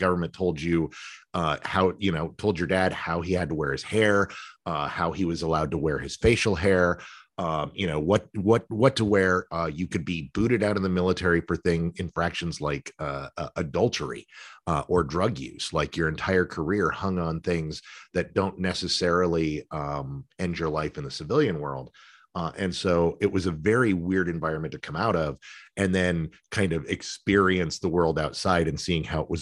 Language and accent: English; San Antonio, Texas, United States; also born or lived in Michigan / New York / Arizona; I got to live in Michigan and New York and Arizona. And I was born here in Texas.